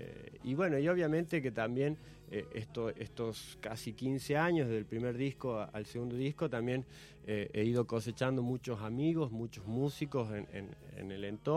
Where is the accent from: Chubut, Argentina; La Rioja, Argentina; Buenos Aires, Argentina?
La Rioja, Argentina; now in Córdoba, Argentina; Este es uno de los primeros temas que yo hice cuando me vine de La Rioja a Córdoba.